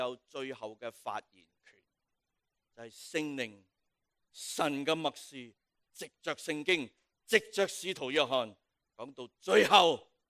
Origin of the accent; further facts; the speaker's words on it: Guangdong, China; accent: Cantonese; 我们广东话嘛，真不真啊？